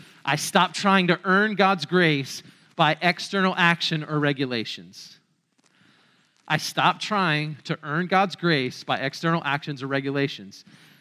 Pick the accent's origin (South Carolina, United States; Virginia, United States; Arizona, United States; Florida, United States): Virginia, United States; Virginia Beach; I grew up in Virginia Beach, and so my dad is an ODU grad, and I love ODU